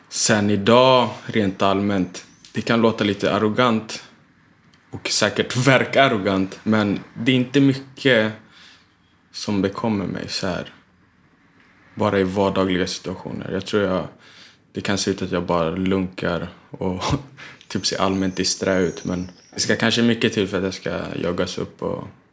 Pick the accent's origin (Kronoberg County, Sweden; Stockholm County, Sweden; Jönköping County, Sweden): Stockholm County, Sweden; Botkyrka; När jag gick i skolan i Tullinge, och Tullinge som del av södra Botkyrka skilde sig ganska kraftigt från där vi kommer från, norra Botkyrka.